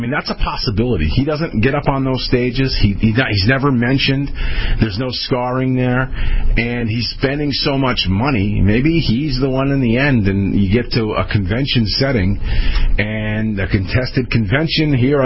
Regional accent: Connecticut, United States; In fact, it's happened here in my home state of Connecticut a couple of different times in governor races and Senate races

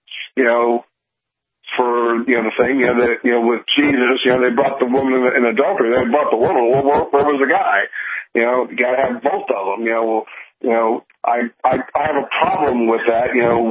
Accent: Tampa, Florida, United States; now in Wyoming, United States; I was, you know, a child of the 70s and the 80s, and I grew up in Tampa, Florida. You know, don't ask how I got to Wyoming.

